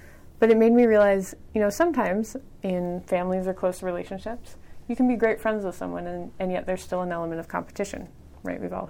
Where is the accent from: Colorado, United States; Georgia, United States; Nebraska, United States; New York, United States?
Colorado, United States; now in Iowa, United States; I don't know how they score them here in Iowa because I'm from Colorado, but you would score points as a team.